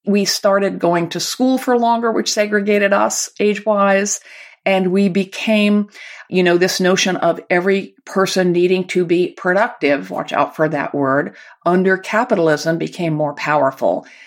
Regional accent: United States; I want to say right off the bat that I'm American

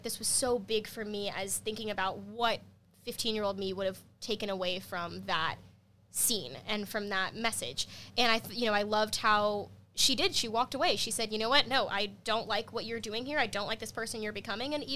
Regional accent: Arkansas, United States; Like, I was from Arkansas. In order to act, I had to, my whole family uprooted their life for several months out of the year to take me to New York or to LA.

